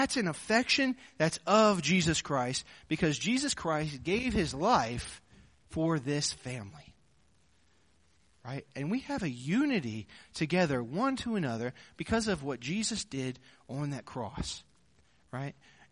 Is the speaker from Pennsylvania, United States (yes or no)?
yes; Pennsylvania, United States; I grew up in Pennsylvania, and my dad was a pastor of a church that was about 30 people.